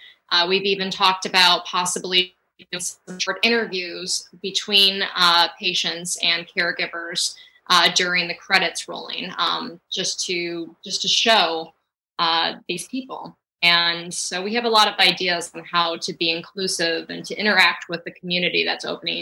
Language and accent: English; Buffalo, New York, United States; We're kind of going between Buffalo, New York, which is my hometown, and Pittsburgh, Pennsylvania